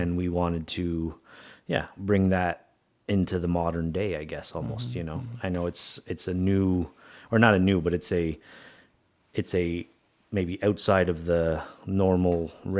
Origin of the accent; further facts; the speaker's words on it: Montreal, Quebec, Canada; And I grew up in Montreal in a very dense, small city. So, you know, neighbors 5 feet away on in every direction.